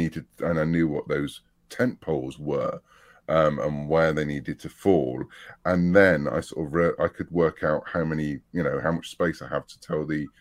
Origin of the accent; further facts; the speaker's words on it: United Kingdom; I was brought up on Doctor Who in the UK, and that was when Doctor Who was the 25-minute show on Saturday afternoon